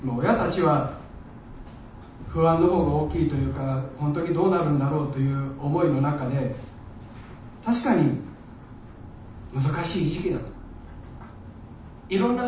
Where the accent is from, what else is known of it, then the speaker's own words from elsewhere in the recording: Kansai, Japan; 私も関西の人間ですから、